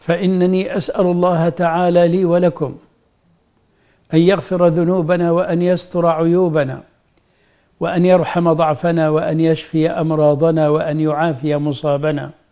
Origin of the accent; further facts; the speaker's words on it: Egypt; بلدنا مصر